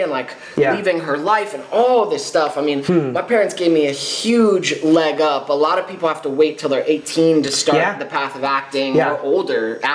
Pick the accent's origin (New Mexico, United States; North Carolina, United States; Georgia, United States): Georgia, United States; born there; Yeah, so I was born in Georgia.